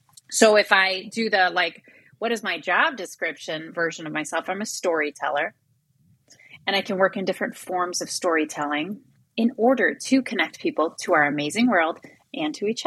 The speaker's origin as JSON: {"language": "English", "region": "Midwest", "country": "United States", "tie": "born or raised there", "said": "I grew up in the Midwest."}